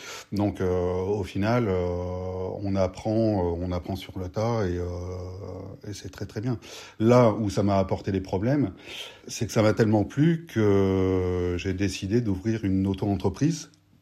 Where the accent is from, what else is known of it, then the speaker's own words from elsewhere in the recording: Hauts-de-France, France; Pas du tout. Je suis originaire du Pas-de-Calais.